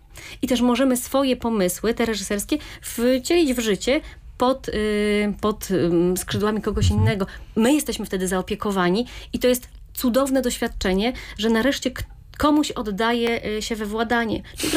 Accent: Rzeszów, Subcarpathian Voivodeship, Poland; Tak, ja pochodzę z Rzeszowa, cieszę się bardzo na to miejsce, cieszę się, że tutaj się urodziłam, że tutaj mieszkam. Przez chwilę nie mieszkałam tutaj, ale potem znowu mieszkam tu w Rzeszowie.

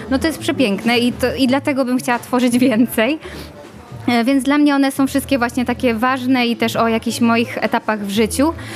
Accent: Mielec, Subcarpathian Voivodeship, Poland; pochodzę z Mielca, dokładnie. Moi rodzice teraz mieszkają pod Mielcem, na wsi

